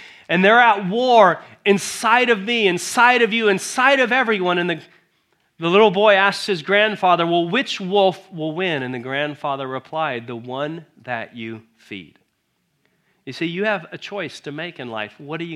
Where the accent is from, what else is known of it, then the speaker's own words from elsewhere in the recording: United States; I'm an American. You know, I live in America, like many of you live in America and are Americans.